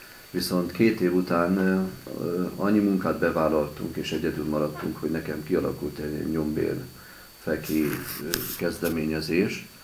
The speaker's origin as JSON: {"language": "Hungarian", "town": "Alcsút", "region": "Fejér", "country": "Hungary", "said": "Hát én Fejér megyei vagyok, alapvetően Alcsúti. Édesapám még ott lettek hívő emberek a régi Betániában"}